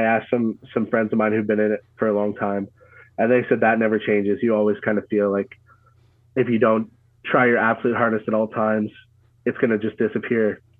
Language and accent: English; Ottawa, Ontario, Canada; I moved from Ottawa, Canada to Toronto. I'm from Ottawa in 2017.